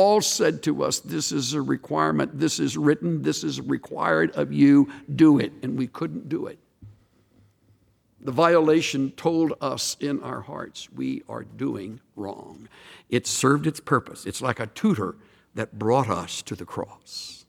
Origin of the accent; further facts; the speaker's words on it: Houston, Texas, United States; Years ago, when I was growing up in Houston, down at Galveston, they built the first high-rise hotel that I can remember.